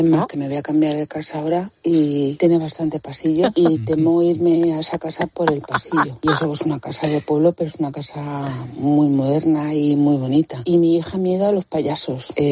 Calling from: Madrid, Community of Madrid, Spain; de Madrid.

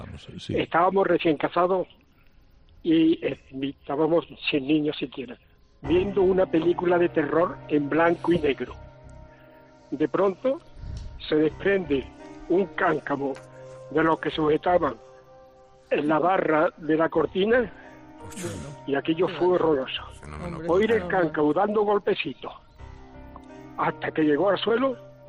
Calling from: Córdoba, Andalusia, Spain; de Córdoba.

